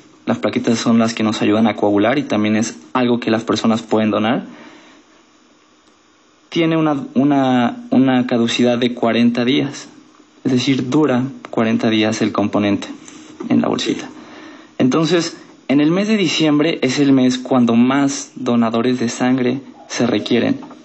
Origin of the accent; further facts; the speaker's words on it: Mexico City, Mexico; Soy del Distrito Federal, tengo familia aquí